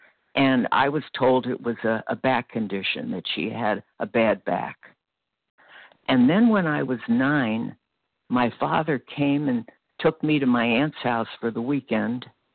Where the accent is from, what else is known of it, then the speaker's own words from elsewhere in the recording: Brooklyn, New York, United States; born there; I was born in Brooklyn, New York. I'm 79 years old today, and I was born into a very lovely traditional Jewish family.